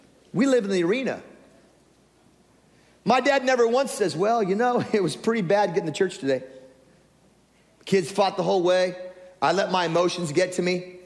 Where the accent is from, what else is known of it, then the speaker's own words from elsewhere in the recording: Tillamook, Oregon, United States; I grew up in Tillamook, Oregon with mushrooms, come on.